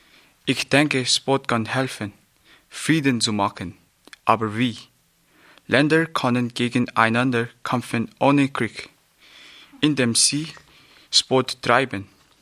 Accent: Tibet, China; German is a second language; ich bin 15 Jahre alt und ich komme aus Tibet.

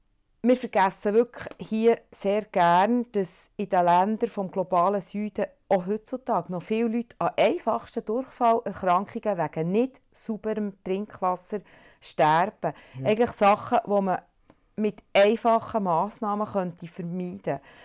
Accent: Switzerland; Ja, wie ist es bei uns in der Schweiz? Da haben wir eigentlich ganz andere Probleme. Bei uns in der Schweiz haben wir ja nicht das Problem, dass wir viele Mikroorganismen im Wasser haben.

